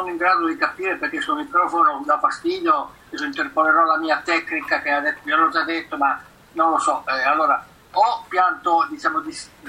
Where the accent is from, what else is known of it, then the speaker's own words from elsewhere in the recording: central Italy, Italy; io non sono un torinese, io sono, che dire, dell'Italia centrale, ecco